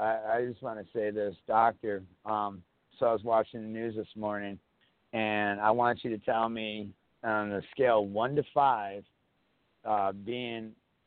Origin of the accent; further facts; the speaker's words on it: Detroit, Michigan, United States; I am from Detroit.